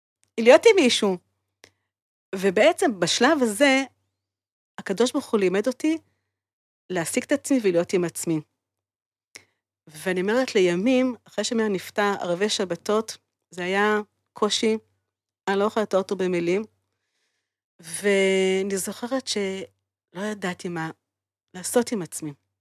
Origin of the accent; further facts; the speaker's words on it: Haifa, Haifa District, Israel; born or raised there